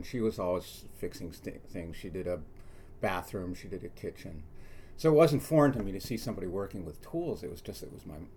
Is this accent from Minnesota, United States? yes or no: no; Amherst, Massachusetts, United States; Born and raised in Amherst.